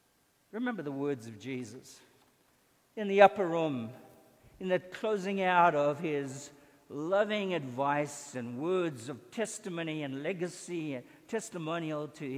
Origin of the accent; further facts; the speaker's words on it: Zimbabwe; He lost his life 500 miles away from where I grew up in Rhodesia, in Ndola.